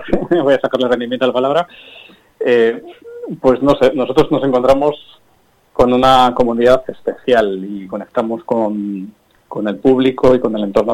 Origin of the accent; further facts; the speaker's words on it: Miranda de Ebro, Castile and León, Spain; Yo soy de Miranda de Ebro y empecé allí, pero bueno, luego ya pues pronto tuve que irme a los conservatorios de Vitoria, de San Sebastián.